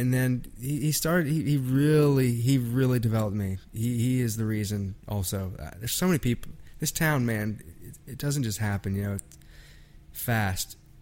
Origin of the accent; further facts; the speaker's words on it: Virginia, United States; I'm from Virginia, yeah.